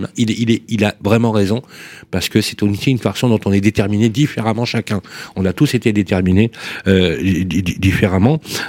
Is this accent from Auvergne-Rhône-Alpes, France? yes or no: yes; Lyon, Auvergne-Rhône-Alpes, France; j'aurais pas eu le même destin que quand j'ai grandi à la Sauvegarde ou à Balmont, à la Duchère.